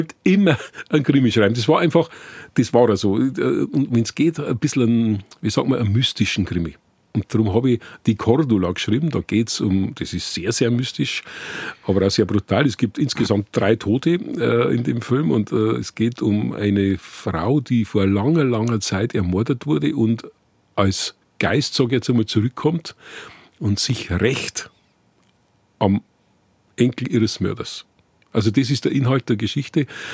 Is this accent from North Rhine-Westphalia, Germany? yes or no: no; Furth im Wald, Bavaria, Germany; ich komme aus Furt im Wald. In der Stadt Furt im Wald redet man furterisch, logisch